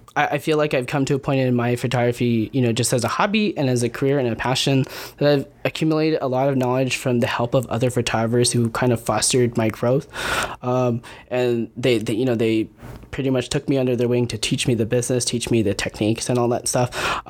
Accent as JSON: {"language": "English", "country": "Philippines", "said": "other than being Filipino, like that's where I came from and some of my values"}